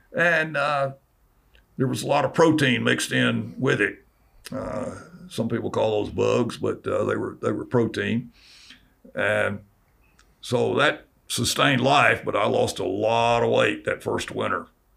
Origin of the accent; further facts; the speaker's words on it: South Carolina, United States; I'm from South Carolina. I met a family from Winnsboro, South Carolina, which some of my cousins, distant cousins, live there, and they knew of them.